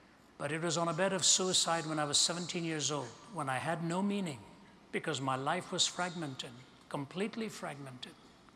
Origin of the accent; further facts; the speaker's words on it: India; moved away; growing up in India, which is 80% Hindu